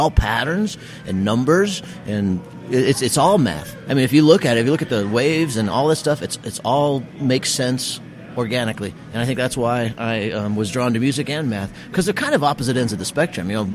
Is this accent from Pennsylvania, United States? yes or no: no; Scottsdale, Arizona, United States; I was born in Scottsdale, Arizona. And that's where I grew up.